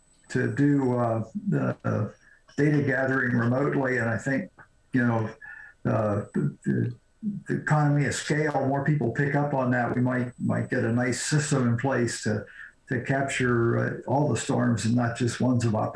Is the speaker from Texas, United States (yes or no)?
no; Delaware, United States; And I grew up in Delaware, so we're flying up and down the beaches, and I'm saying, well, look at that, I was there.